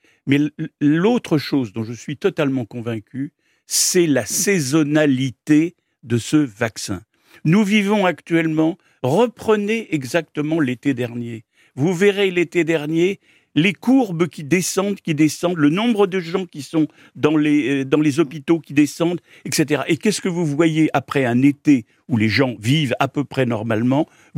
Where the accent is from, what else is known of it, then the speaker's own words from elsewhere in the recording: France; moi, je suis un Français moyen vacciné.